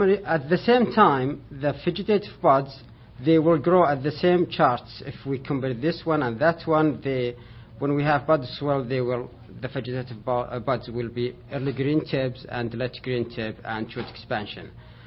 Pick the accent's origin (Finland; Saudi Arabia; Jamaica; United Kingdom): Saudi Arabia; now in United States; I'm from Saudi Arabia, a grad student at Oregon State University.